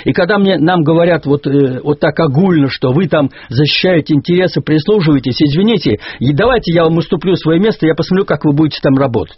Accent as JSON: {"language": "Russian", "town": "Tver", "region": "Tver Oblast", "country": "Russia", "tie": "born or raised there", "said": "Вот я сейчас еду в Тверь, мой родной город, Тверскую область"}